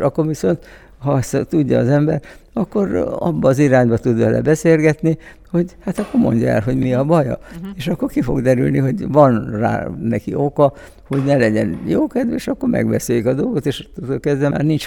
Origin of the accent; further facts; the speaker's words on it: Debrecen, Hajdú-Bihar, Hungary; now in Budapest, Hungary; Hát én eredetileg is, mert ugye én Debrecenben születtem, tehát nekem az első rendű otthonom az nem Budapest, hanem Debrecen. Mert én a gyerekkori éveimet, a legboldogabb éveimet az életemben, azt itt töltöttem